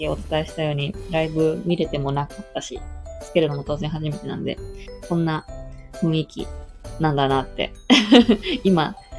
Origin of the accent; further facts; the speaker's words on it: Kansai, Japan; accent: Kansai; 関西弁しか話せないってだけなんですけど。なんか結構私の関西弁がいかにも関西弁みたいな。結構強い関西弁って言われることもあって。